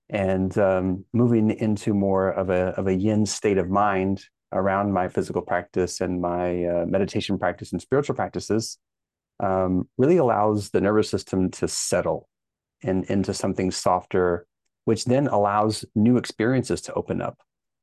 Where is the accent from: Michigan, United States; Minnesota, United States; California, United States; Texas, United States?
Texas, United States; Well, as an American and specifically a Texan